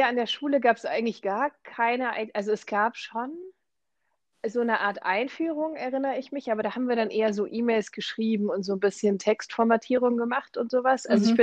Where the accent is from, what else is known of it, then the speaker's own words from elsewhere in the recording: Munich, Bavaria, Germany; also born or lived in Hungary; Ich komme eigentlich ursprünglich nicht aus Deutschland, sondern aus Ungarn. Da bin ich geboren und bin dann im Großraum München aufgewachsen